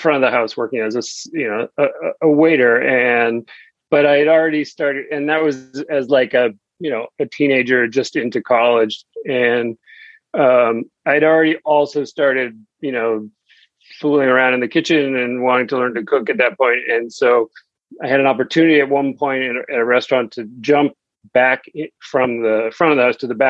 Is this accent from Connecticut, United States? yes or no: no; Boston, Massachusetts, United States; And I grew up in Boston, and I moved back here